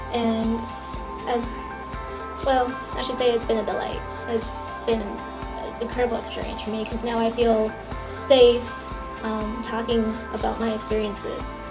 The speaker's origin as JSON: {"language": "English", "town": "Victorville", "region": "California", "country": "United States", "lives_now": "Indio, United States", "said": "I am 22 years old. I am originally from Victorville, California, but now I reside in Indio."}